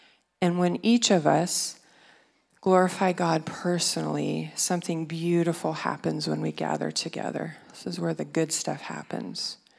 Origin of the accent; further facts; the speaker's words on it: Midwest, United States; And I grew up in the Midwest, and it was hot in the summer